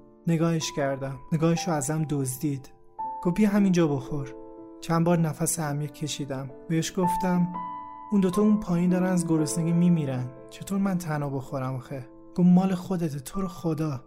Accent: Iran; بهش فهموندم که ما ایرانی هستیم نه عراقی.

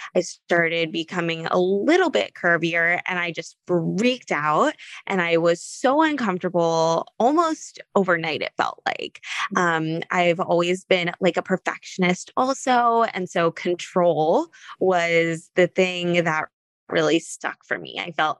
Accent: California, United States; now in New York City, United States; I live in New York City. I actually just moved here and I'm from California. So first winter is about to go down, pretty nervous.

